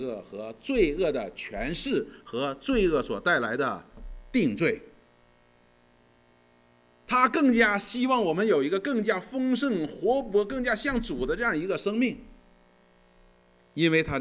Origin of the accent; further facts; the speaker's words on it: China; 所以我们中国人很看重新的，也很看重旧的